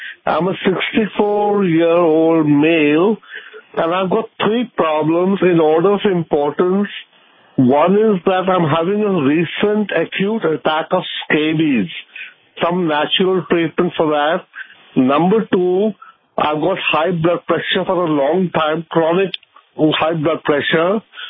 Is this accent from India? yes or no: yes; India; I'm from India.